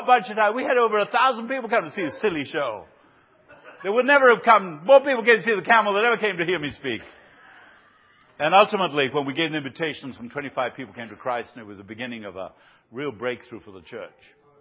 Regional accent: Buenos Aires, Argentina; English is a second language; I grew up in Buenos Aires, 13 million people, you know, there you go.

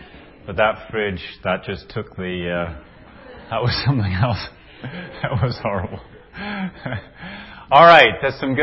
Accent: Newcastle, North East England, United Kingdom; moved away; which I come from Newcastle. So that's okay. I came from England in 92.

